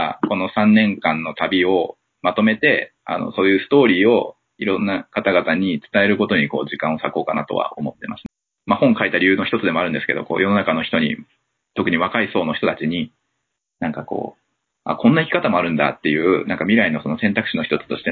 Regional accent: United States; now in Japan; 日本で生まれてアメリカで育った要はそういう思春期を過ごして自分のアイデンティティが形成される時期にそういうところで過ごしていたので

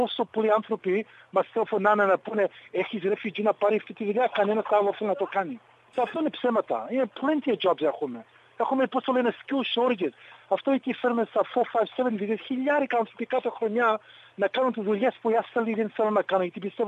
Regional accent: Greece; Και αυτό κάνω εγώ, που είμαι Έλληνας

